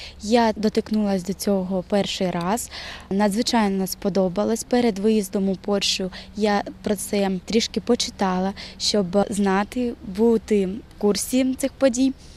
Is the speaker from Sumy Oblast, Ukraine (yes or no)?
yes; Buryn, Sumy Oblast, Ukraine; я з України, з міста Буринь. Я вчусь в 9 класі